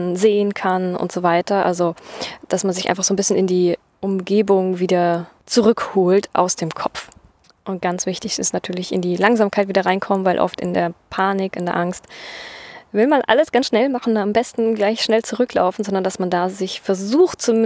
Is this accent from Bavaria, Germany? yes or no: yes; Bavaria, Germany; now in Berlin, Germany; Wo ich herkomme, aus Bayern, da bin ich nie einem Wildschwein begegnet